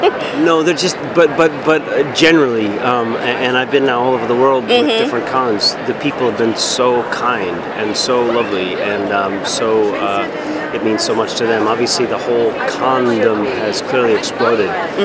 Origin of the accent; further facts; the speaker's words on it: New York, United States; New York Comic Con was so fun because I'm also from New York, so it's home.